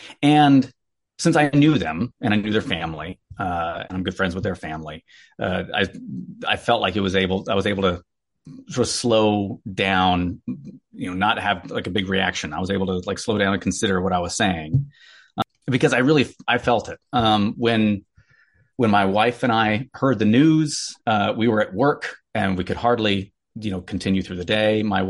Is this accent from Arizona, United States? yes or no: yes; Arizona, United States; now in Seattle, United States; Yeah, I grew up in Arizona, went to Graceland, I worked for the church for about 10 years in the Pacific Northwest and in Europe, and now I'm a hypnotherapist in Seattle.